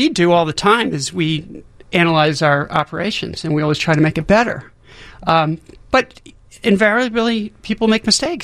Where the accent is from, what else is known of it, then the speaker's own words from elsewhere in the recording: New Haven, Connecticut, United States; I grew up in New Haven, went to school there. My three brothers, my folks, and we grew up eating this great pizza in New Haven.